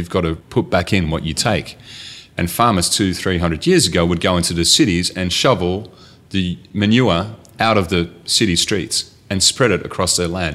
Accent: Netherlands; Growing up in Holland, in an area that was incredibly fertile

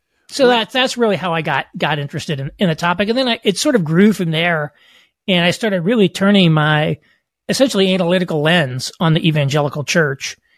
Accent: Indiana, United States; You know, again, I grew up in rural southern Indiana. I'm actually from Catholic peasant stock on both sides of my family, German and Sicilian, and I was baptized Catholic

